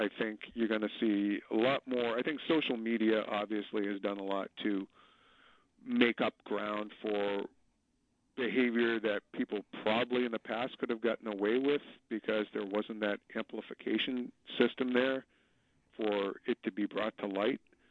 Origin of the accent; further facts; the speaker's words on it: Boston, Massachusetts, United States; I'm from Boston, and it reminds me of when the Catholic Church scandal of the 1990s